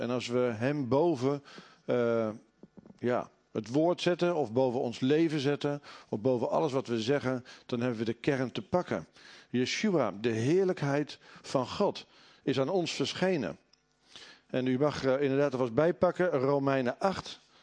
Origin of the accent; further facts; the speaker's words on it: Dordrecht, South Holland, Netherlands; Nou kom ik zelf gelukkig niet uit Nieuw Lekkerland, maar uit Dordrecht.